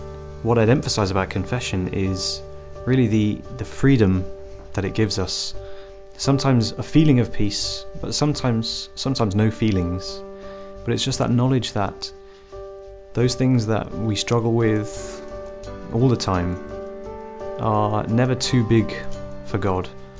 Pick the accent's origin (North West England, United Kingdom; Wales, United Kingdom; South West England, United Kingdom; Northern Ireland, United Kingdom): Wales, United Kingdom; Brecon; I'm 21 from Brecon in Mid Wales.